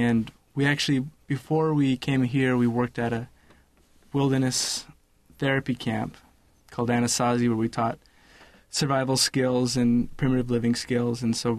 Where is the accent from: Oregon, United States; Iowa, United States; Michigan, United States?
Oregon, United States; We're both from Oregon, but we go to school at Brigham Young University in Idaho.